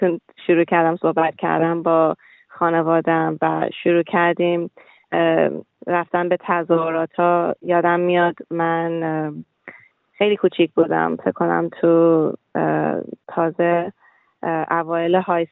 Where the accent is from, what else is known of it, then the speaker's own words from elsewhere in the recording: Iran; now in Australia; من و پدر و مادرم از ایران سال 1999 اومدیم بیرون و اول ما رفتیم ترکیه. برای یه سال ترکیه بودیم به خاطر اینکه مامانم بهایی بود و با کیس رفیجی تونستیم ما بیایم استرالیا.